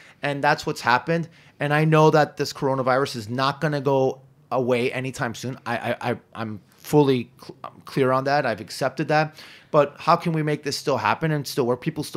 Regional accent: New York City, New York, United States; Listen, I grew up in Hell's Kitchen. I kind of went through that whole phase of gentrification and all

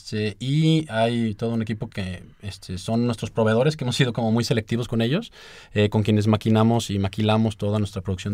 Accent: Mexico; nos volteaban a ver como mexicanos, sin experiencia

